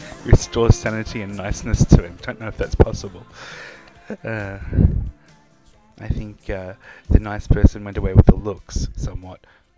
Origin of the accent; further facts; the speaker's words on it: Melbourne, Victoria, Australia; accent: Melbourne; But Melburnians don't hear it, and therefore I often get asked if I'm British, because I speak very properly. But I still Melbourneise some of my vowels.